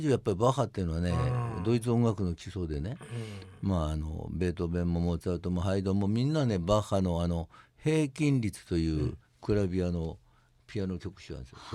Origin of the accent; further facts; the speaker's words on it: Suita, Osaka, Japan; いえいえ、大阪です。